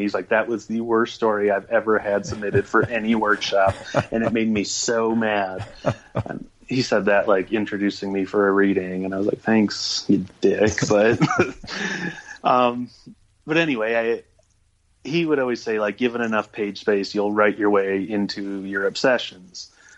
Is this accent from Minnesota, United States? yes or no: yes; Minnesota, United States; moved away as an adult; So I moved out from Minnesota to Fort Collins and went to school there.